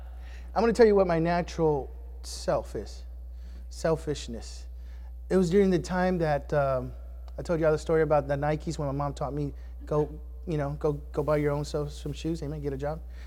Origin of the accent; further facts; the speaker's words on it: Houston, Texas, United States; I'm a kid from Houston, amen. The only kind of jungle I know is the concrete jungle, amen.